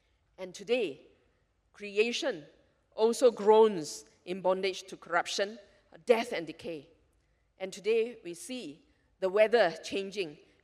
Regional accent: Sarawak, Malaysia; I probably feel closer because I'm from Sarawak. But we grow up with indigenous people around us.

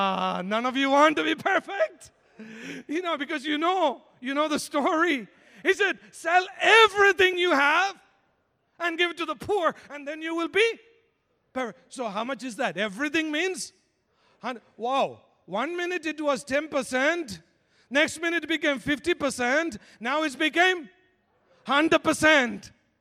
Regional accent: India; English is a second language; I'm Indian, you know.

